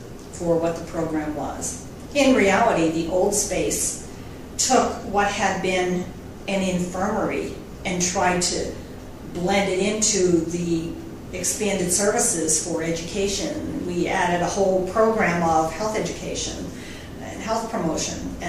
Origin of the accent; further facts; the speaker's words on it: Pennsylvania, United States; I grew up in the North Hills of Pennsylvania. I graduated from North Allegheny High School.